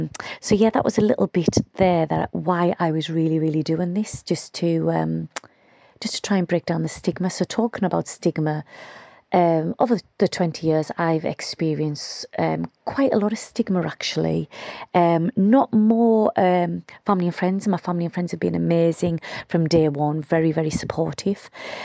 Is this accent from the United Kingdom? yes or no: yes; Whitehaven, North West England, United Kingdom; I'm 46 years old and I'm from Whitehaven